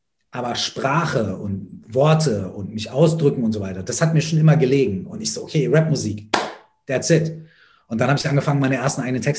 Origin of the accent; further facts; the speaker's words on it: Minden, North Rhine-Westphalia, Germany; Dann habe ich mit 13, 14 meinen ersten Auftritt gehabt auf dem Stadtfest bei uns in Minden.